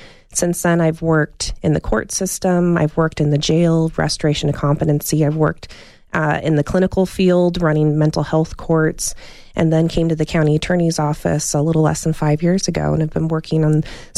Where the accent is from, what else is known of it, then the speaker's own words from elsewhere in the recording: Tucson, Arizona, United States; I am from Tucson.